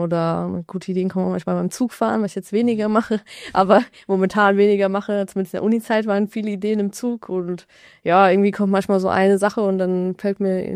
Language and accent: German; Mainz, Rhineland-Palatinate, Germany; Ich komme aus Mainz.